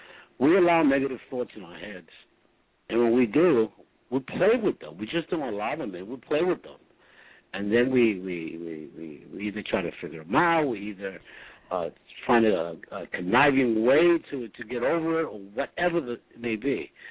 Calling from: Philadelphia, Pennsylvania, United States; I'm calling from Philadelphia.

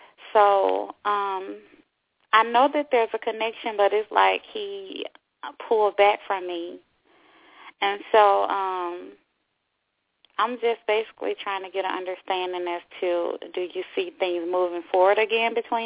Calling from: Florida, United States; I'm in Florida.

